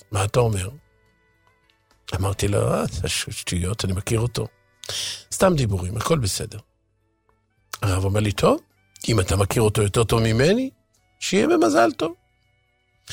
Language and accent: Hebrew; Jerusalem, Jerusalem District, Israel; גדלתי בירושלים בשכונות הישנות, במסלול הרגיל, תלמוד תורה, הפגנות, מלחמות השבת וכו'.